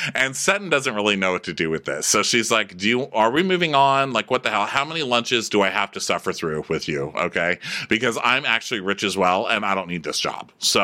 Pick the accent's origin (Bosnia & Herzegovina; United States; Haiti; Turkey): Bosnia & Herzegovina; I'm from Bosnia, so.